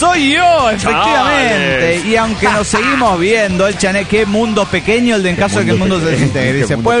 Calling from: Tijuana, Baja California, Mexico; de Tijuana, México.

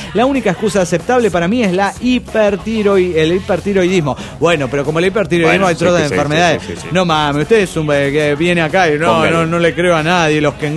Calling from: Atlanta, Georgia, United States; de Atlanta, Georgia.

